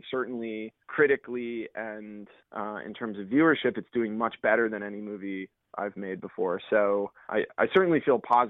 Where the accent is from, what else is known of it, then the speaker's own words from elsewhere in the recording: Chicago, Illinois, United States; when I travel around and tell people I'm from Chicago, they get a look on their face